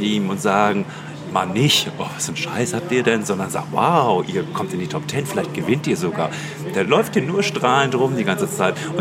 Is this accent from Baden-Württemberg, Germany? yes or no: no; Hamburg, Germany; spielt dann in diesem Jahr in Hamburg. Also ich habe den endlich mal in meiner Heimatstadt stattfinden lassen.